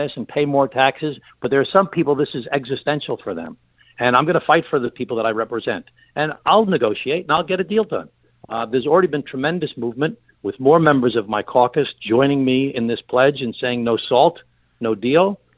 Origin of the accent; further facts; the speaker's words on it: Glen Cove, New York, United States; I first was the mayor of my hometown of Glen Cove 27 years ago.